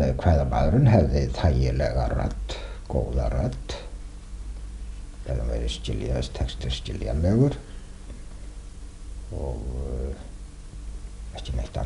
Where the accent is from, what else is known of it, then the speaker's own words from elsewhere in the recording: Árneshreppur, Westfjords, Iceland; Já, ég er alinn upp í Víkursveit eða Árneshreppi í Reykjarfirði í Árneshreppi í Strandasýslu.